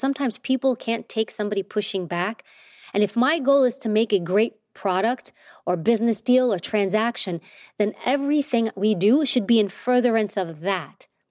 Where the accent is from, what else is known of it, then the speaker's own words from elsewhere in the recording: Queens, New York, United States; I'm Greek. I grew up in New York and Queens.